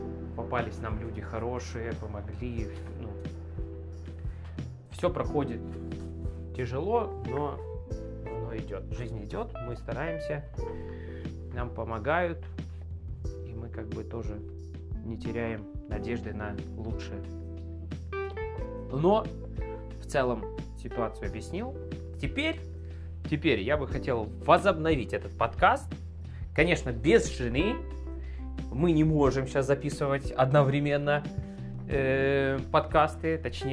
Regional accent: Ukraine; now in Germany; Как многие знают, или, скорее всего, не многие, мы сами из Украины родом.

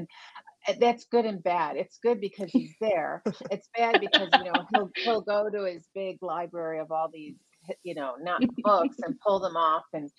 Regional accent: Buffalo, New York, United States; I'm from Buffalo, mm-hmm. New York. I love winters. I love the cold. We didn't have polar bears in Buffalo, though, except at the zoo.

